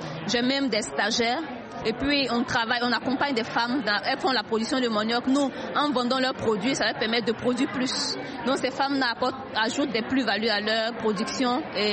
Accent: Côte d’Ivoire; Déjà le riz, chez nous en Côte d'Ivoire, c'est plus de 2 millions de tonnes de riz qui doit être distribué.

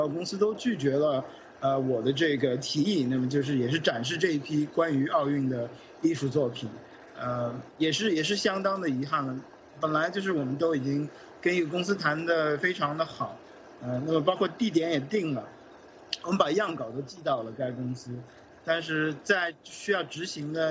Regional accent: Australia; 但恰恰是在我自己的国家澳大利亚

